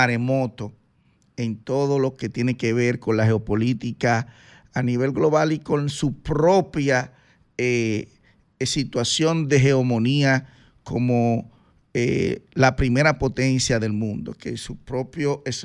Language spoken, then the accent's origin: Spanish; Dominican Republic; Son libros que usted, como dominicano y como ciudadano del mundo de hoy, tiene que tener en cuenta